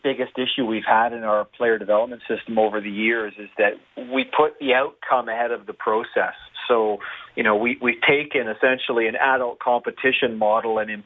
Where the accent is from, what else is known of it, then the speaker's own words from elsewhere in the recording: Canada; I mean, proud as a Canadian.